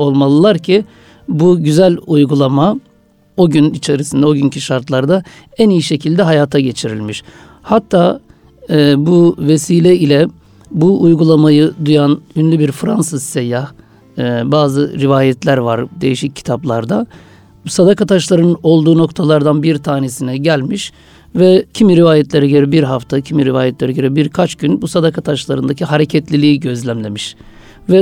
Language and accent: Turkish; Istanbul, Turkey; 1974 İstanbul doğumluyum. Aslen Sivaslıyım. Doğuma büyüme Üsküdarlıyım.